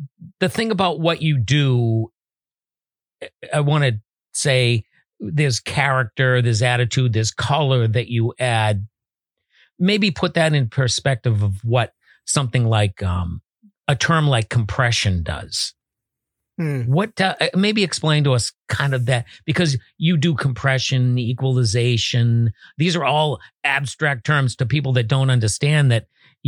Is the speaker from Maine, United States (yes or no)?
no; Boston, Massachusetts, United States; I grew up in Boston, so there was a lot of great old buildings there, but I grew up blocks away from Symphony Hall, Boston, where the Boston Symphony would play.